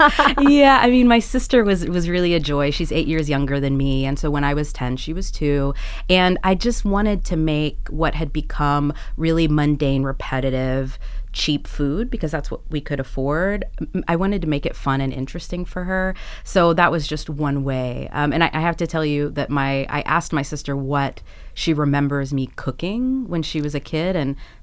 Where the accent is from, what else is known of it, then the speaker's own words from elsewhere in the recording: Atlanta, Georgia, United States; I grew up, as you said, I grew up in Atlanta, Georgia. At the time I was growing up in Georgia, it was a very small Latino community there.